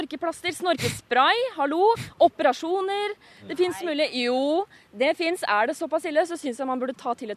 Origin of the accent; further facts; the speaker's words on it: Gol, Buskerud, Norway; now in Oslo, Norway; Jeg er fra Gol i Hallingdal, men nå så bor jeg i Oslo da, for jeg skal jobbe og studere her.